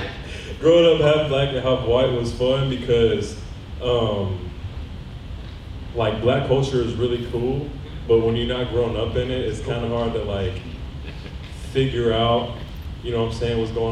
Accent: Alabama, United States; also born or lived in Indiana; So let's see, I was born up in Indiana, right? And yeah, I don't know why you're worried. And so my mom moved us down to Alabama because of racism.

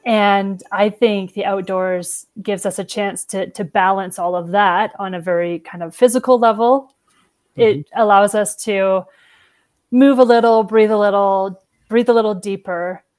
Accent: Ottawa, Ontario, Canada; Growing up in Ottawa, such a wonderful center for outdoor activities and sports

